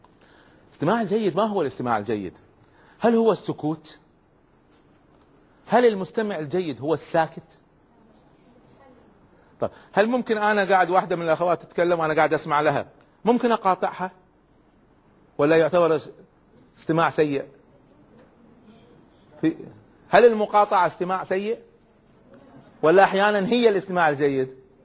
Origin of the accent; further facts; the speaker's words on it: Kuwait; فمرة أقيمت دورة في القراءة التصويرية عندنا في الكويت